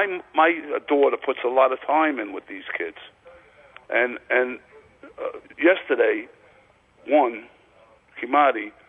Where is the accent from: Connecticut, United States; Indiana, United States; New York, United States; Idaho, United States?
New York, United States; Staten Island; But I grew up on Staten Island and West Brighton, near the West Brighton Projects, and 9mm was the music of the night.